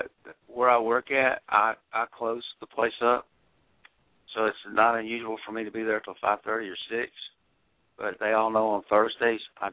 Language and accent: English; Memphis, Tennessee, United States; those are about her and me growing up in Memphis in the 60s and early 70s.